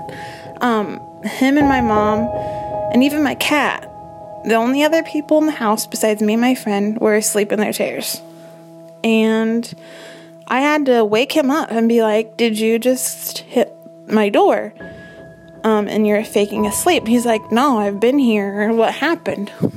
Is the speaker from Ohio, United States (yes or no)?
no; Galesburg, Illinois, United States; I'm from Galesburg, Illinois.